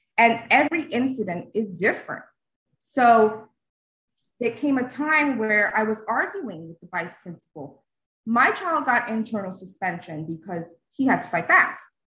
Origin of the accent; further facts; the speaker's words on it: England, United Kingdom; now in Orlando, United States; I originally from England. No, I don't have my accent anymore, but it does come out once in a while.